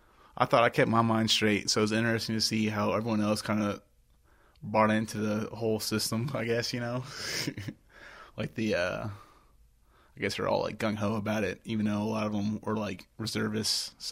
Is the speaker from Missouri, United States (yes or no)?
no; Virginia, United States; also born or lived in Oakland, California; But I was born in Oakland, California, but I grew up primarily in Virginia, pretty much from, like, what, third grade till I joined the Army.